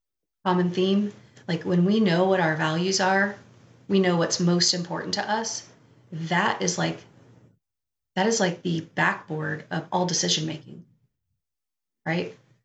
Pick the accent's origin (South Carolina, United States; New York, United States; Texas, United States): South Carolina, United States; Beaufort; I'm from Beaufort, South Carolina. It's very small.